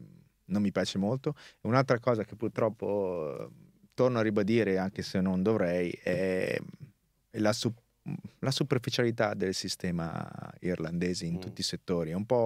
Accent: Varese, Lombardy, Italy; Sono di Varese.

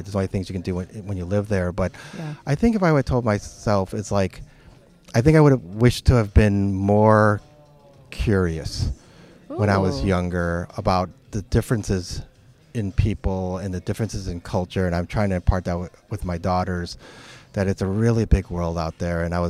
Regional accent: Chicago, Illinois, United States; also born or lived in California / New York / Toronto / England; So I grew up in Chicago, but I've lived in California, New York, Toronto, England, and now I live in Southern California.

